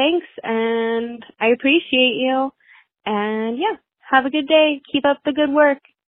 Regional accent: San Diego, California, United States; I'm from San Diego.

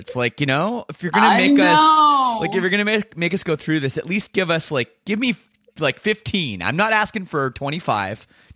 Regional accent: Canada; I was familiar with your story, like, you know, kind of just being Canadian, you know, like following the media a little bit.

